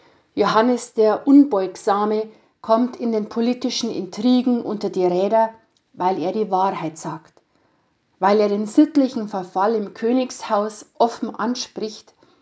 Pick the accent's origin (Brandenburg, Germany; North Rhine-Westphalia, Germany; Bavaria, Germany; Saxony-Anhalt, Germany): Bavaria, Germany; Lauterbach; Durch meine Heimatgemeinde Lauterbach in der Gemeinde Rohrdorf läuft ein kleiner Bach.